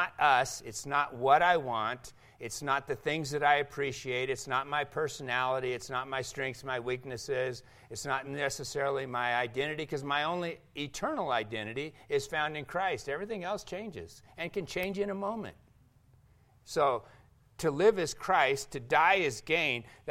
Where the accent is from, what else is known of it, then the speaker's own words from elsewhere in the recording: Canada; I won't say anything negative about being a Canadian.